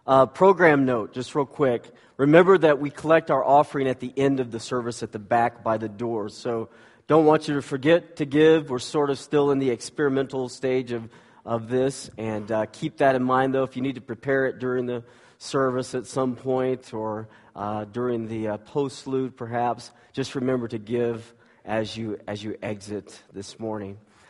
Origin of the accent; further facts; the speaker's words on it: the South, United States; I don't know why. I'm from the South. Maybe that's why they don't want me there.